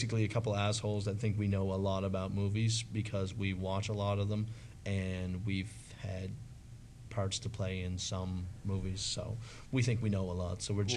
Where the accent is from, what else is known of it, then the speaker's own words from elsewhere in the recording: Mount Denson, Nova Scotia, Canada; because I'm from Mount Denson, and I'm a pimp.